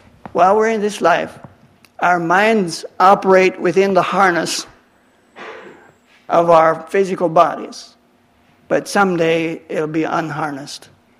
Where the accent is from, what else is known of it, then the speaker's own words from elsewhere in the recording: Arkansas, United States; Now, I come from Arkansas